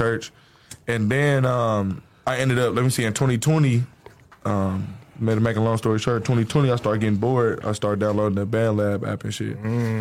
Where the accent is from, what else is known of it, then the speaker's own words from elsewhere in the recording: Milwaukee, Wisconsin, United States; Yeah, I'm from Milwaukee.